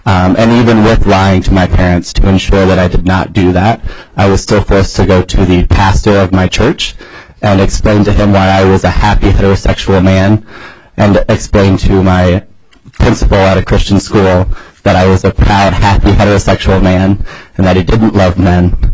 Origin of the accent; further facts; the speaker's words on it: the South, United States; I grew up in the South in a very religious home, like Junior and others who have testified here.